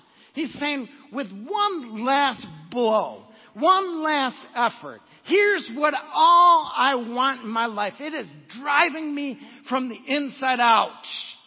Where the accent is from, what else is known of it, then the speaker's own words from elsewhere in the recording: Oklahoma, United States; We're all from Oklahoma here.